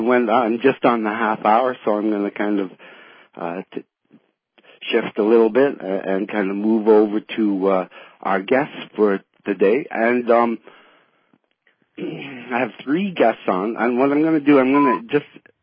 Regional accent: Canada; as Canadian citizens, we're being terrorized by these people.

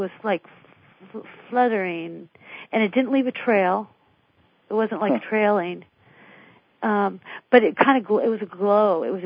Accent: Las Vegas, Nevada, United States; we lived in Las Vegas, I was born in Las Vegas, Nevada

